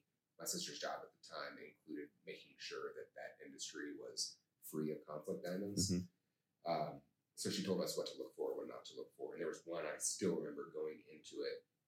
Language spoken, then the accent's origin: English; Tucson, Arizona, United States; So I'm from Tucson, Arizona, and they have it's a chain there in Tucson.